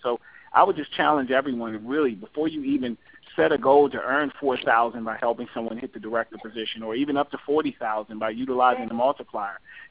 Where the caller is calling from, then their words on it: Maryland, United States; I'm calling in from the Maryland area